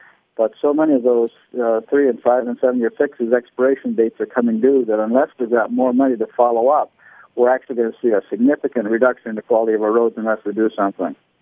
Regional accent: Missouri, United States; I finally said, look, I'm from Missouri, show me.

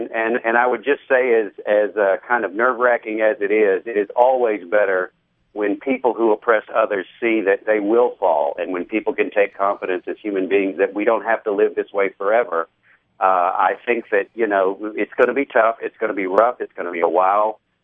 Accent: United States; as an American and one who's worked in this field, jubilation.

